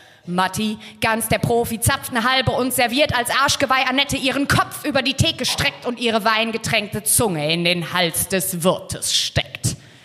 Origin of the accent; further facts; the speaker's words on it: Stuttgart, Baden-Württemberg, Germany; Ich komme aus Stuttgart, deswegen habe ich ein Märchen mitgebracht, das in Stuttgart spielt.